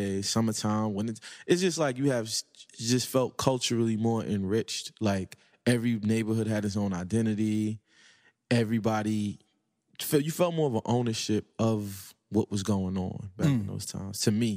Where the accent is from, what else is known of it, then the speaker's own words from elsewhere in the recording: Brooklyn, New York, United States; What I can remember about growing up in Brooklyn is that, some of my memories, my fondest memories?